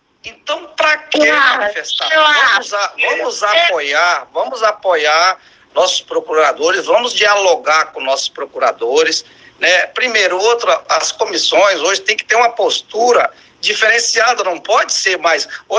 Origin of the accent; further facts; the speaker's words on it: Itaúnas, Espírito Santo, Brazil; eu sou de Itaúnas, tento fazer o meu melhor aqui em Itaúnas